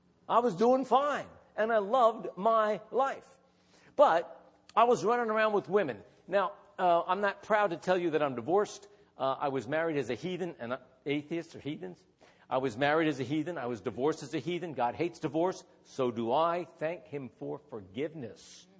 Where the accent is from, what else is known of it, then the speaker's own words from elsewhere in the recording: Reading, Pennsylvania, United States; assistant to the mayor of my hometown, which is Reading, Pennsylvania.